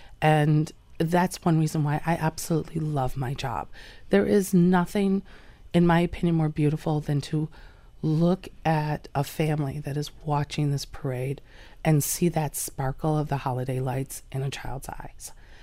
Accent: New York, United States; moved away as an adult; I am a transplant from Western New York, and I came down here when I was 18.

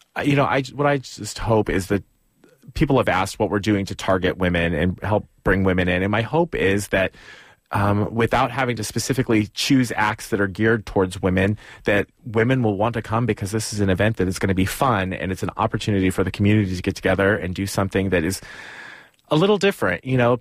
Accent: Cleveland, Ohio, United States; moved away as an adult; now in San Francisco, United States; since I moved to San Francisco from Cleveland in 1999, I've gone every single year.

